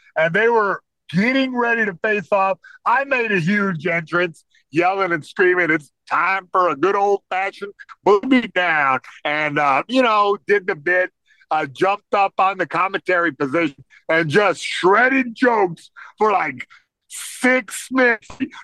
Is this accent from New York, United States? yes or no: no; California, United States; that's just part of being a Californian.